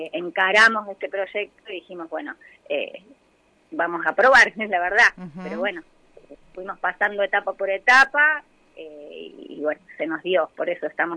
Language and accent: Spanish; Córdoba, Argentina; yo soy de Córdoba, entonces, ajá, te imaginarás lo que significa, claro, para mí comenzar la dirección el 1 de agosto y el 14 irme a mis pagos